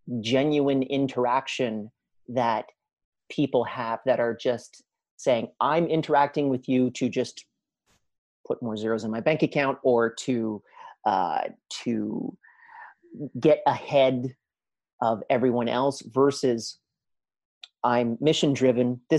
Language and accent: English; Canada; which was one of the best schools that I could afford as a Canadian.